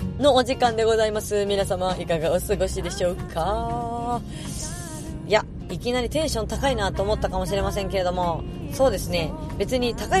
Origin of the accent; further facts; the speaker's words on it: Tokyo, Japan; 私は、東京生まれ東京育ちでございますが